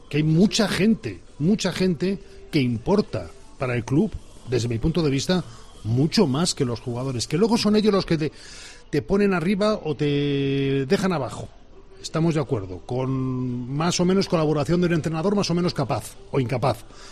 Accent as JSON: {"language": "Spanish", "town": "Valladolid", "region": "Castile and León", "country": "Spain", "said": "Seremos muy fríos, coño, somos castellanos y aquí hace un frío que pela"}